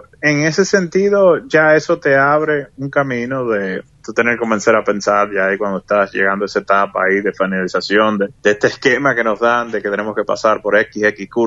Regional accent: Dominican Republic; Realmente yo, como buen dominicano, tenía mi aspiración inicial de querer ser beisbolista.

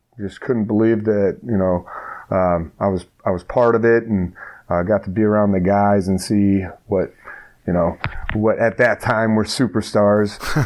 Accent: Strongsville, Ohio, United States; I grew up in Strongsville. I went to kindergarten, Chapman Elementary, all the way through high school

